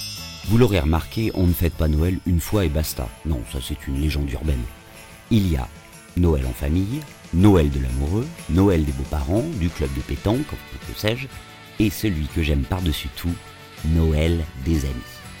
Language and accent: French; Paris, Île-de-France, France